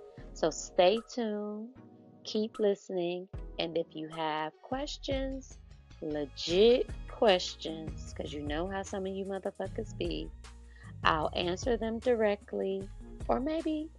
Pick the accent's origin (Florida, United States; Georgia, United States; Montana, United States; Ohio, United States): Ohio, United States; Cleveland; She comes from my hometown of Cleveland, Ohio.